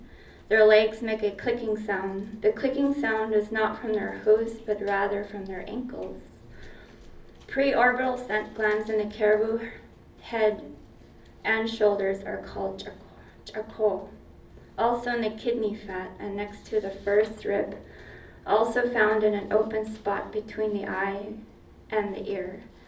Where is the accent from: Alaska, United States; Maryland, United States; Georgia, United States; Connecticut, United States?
Alaska, United States; Arctic Village; I am from Arctic Village, Alaska, which is 200 miles north of the Arctic Circle, the northernmost Indian nation in the world, as it is known.